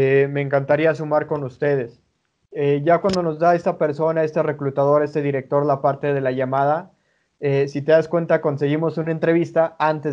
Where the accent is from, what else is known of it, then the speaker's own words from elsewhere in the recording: Mexico; Soy un joven de México de 28 años